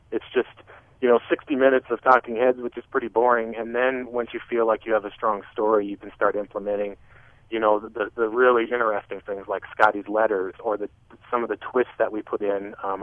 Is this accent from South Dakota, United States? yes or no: yes; South Dakota, United States; now in Denver, United States; growing up in South Dakota, you know, I was born and raised there on a ranch, grew up in a small town, went to college there. And I moved to Denver and worked.